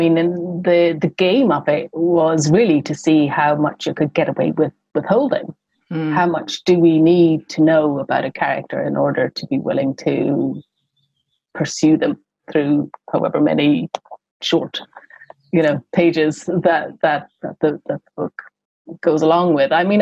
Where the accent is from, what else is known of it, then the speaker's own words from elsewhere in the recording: Ireland; I'm an Irish writer who's interested mm-hmm. in language, so therefore I kind of belong to that, the club of oddities.